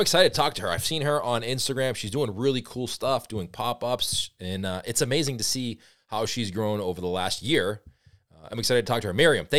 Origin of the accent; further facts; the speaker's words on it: Boston, Massachusetts, United States; so I'm from Boston. So there's a couple places that cut into squares, but it's not super popular